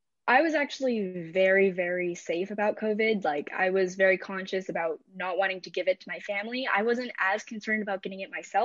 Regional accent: California, United States; I'm actually from California

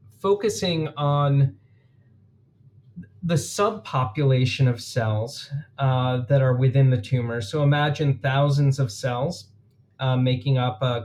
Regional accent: Buffalo, New York, United States; Maybe that's growing up in Buffalo, New York, and rooting for the Buffalo Bills throughout my childhood

